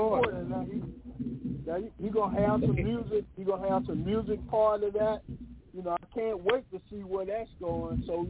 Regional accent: Atlanta, Georgia, United States; I'm from Atlanta Hill.

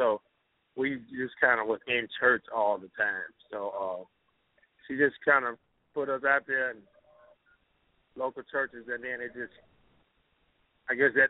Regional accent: Cortland, Alabama, United States; Well, I'm from Cortland, Alabama, a little small town. I was born in Cortland

